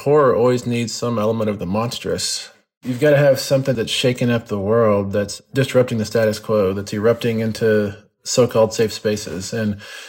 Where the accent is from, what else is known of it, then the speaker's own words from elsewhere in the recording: Texas, United States; I grew up where I grew up in West Texas.